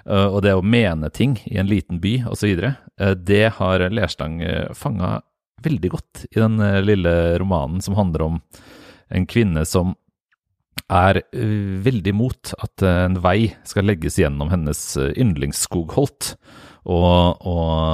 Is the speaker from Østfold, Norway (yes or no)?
yes; Fredrikstad, Østfold, Norway; det var jo et litt hardt kommunevalg her I min hjemby Fredrikstad.